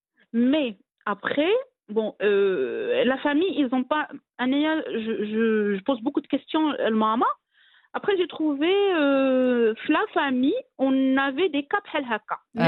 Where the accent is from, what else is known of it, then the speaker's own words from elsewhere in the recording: Khemisset, Rabat-Salé-Kénitra, Morocco; moved away as an adult; normalement, j'ai eu mon bac Akhmisset. C'est une petite ville. J'ai quitté Khmisset, je suis partie à Casablanca pour mes études et tout.